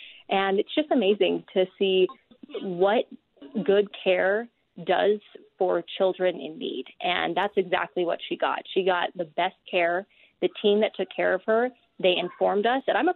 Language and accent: English; Hawaii, United States; now in Utah, United States; You know, I'm natively from Hawaii. And so to be here in Utah